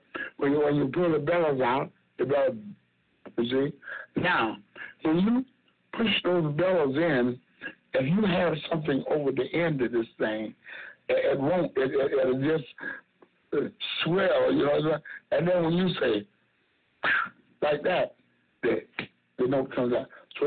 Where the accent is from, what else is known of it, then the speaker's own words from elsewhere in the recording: Cheraw, South Carolina, United States; Chiro, South Carolina.